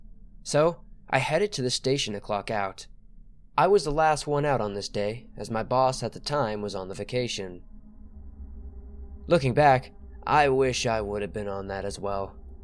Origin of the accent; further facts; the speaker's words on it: Texas, United States; I've been doing this job for about 14 years and I am from Texas.